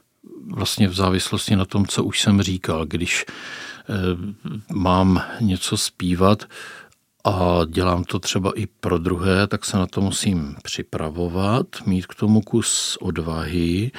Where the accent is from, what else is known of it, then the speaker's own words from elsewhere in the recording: Brno, South Moravian Region, Czechia; A to říkám s vědomím, že jsem Jihomoravan a Brňan.